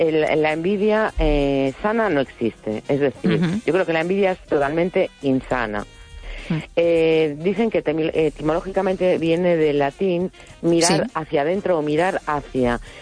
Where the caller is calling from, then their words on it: A Coruña, Galicia, Spain; de La Coruña.